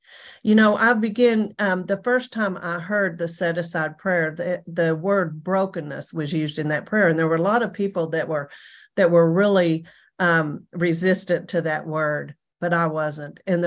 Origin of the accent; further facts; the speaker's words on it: Texas, United States; I'm from Texas. We know everything. We're bigger, badder, better. That's the way I'd lived my whole life.